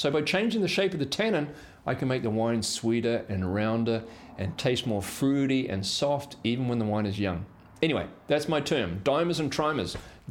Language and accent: English; New Zealand; I'm not from South Africa, I'm from New Zealand, don't get me confused.